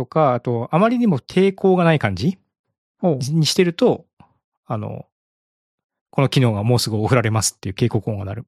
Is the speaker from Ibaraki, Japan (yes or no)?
yes; Ibaraki, Japan; あそこは、まあ、茨城県から、まあ、茨城県というか僕の実家からずっと、北西かな？北に上がっていくと